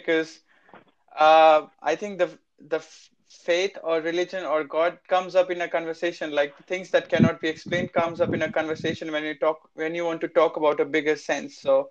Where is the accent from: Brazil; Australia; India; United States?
India; Punjab; And I'm from the north. I'm from Punjab. It's in the north of India.